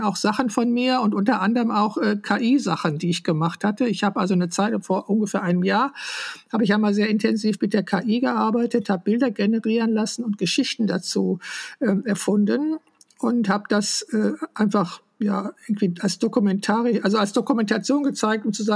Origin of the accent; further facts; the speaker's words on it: West Germany, Germany; ich bin in Westdeutschland sozialisiert und aufgewachsen